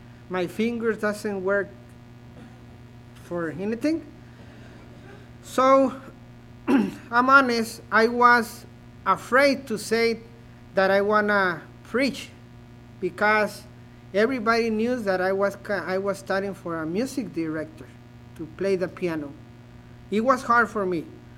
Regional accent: Acuña, Coahuila, Mexico; English is a second language; When I was 15 years old, I start working in a factory in Mexico, the place where we are. Well, we are from Acuña, is the name of the city, the state of Coahuila. Coahuila is the border of Texas. So we live there.

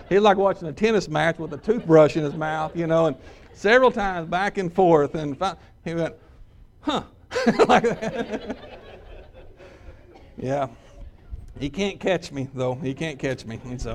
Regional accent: Vian, Oklahoma, United States; I grew up in Landmark Missionary Baptist Church in Vian, and that's the only church I've ever been a member

